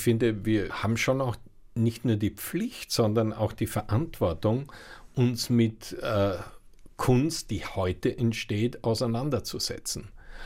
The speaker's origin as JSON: {"language": "German", "town": "Linz", "region": "Upper Austria", "country": "Austria", "tie": "born or raised there", "said": "wie in meiner Heimatstadt 1977 Sacre aufgeführt wurde, da war ich drinnen im Brucknerhaus in Linz"}